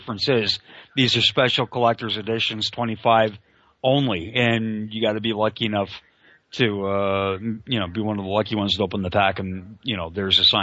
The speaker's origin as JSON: {"language": "English", "country": "Canada", "said": "I happen to know for a fact I'm Canadian"}